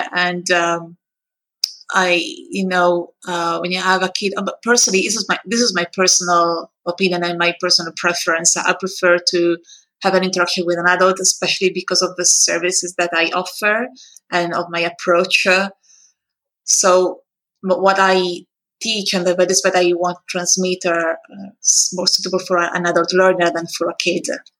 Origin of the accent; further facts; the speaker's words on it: Italy; English is a second language; now in Spain; I am originally from Italy, currently living in Spain. And I'm an Italian teacher